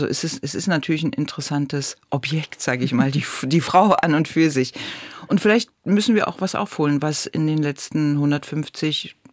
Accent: Berlin, Germany; Ich komme ja aus dem Prenzlauer Berg, bin dort groß geworden.

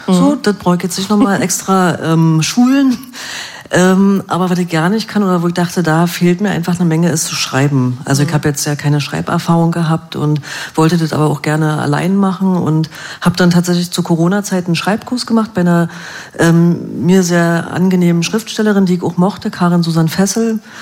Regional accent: Berlin, Germany; born there; Also ich bin ja nun in Berlin geboren, wie man unschwer hört.

